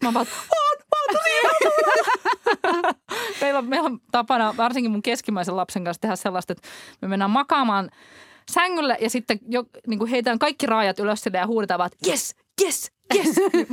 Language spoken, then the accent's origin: Finnish; Turku, Southwest Finland, Finland; No minä kerron Turusta matkavinkin, koska olen sieltä kotoisin.